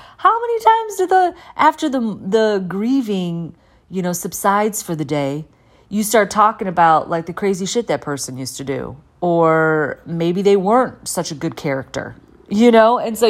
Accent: Midwest, United States; also born or lived in Indiana; growing up in the Midwest where it's flat and living in some flat parts like Indiana

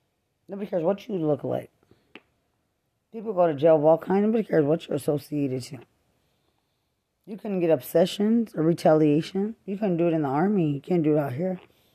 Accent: Lubbock, Texas, United States; But I'm from innocent Lubbock, Texas. I'm from Lubbock.

